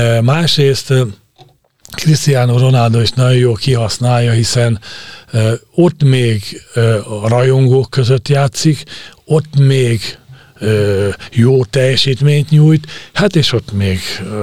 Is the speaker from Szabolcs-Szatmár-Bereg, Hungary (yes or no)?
yes; Szabolcs-Szatmár-Bereg, Hungary; born there; szabolcsi születésű vagyok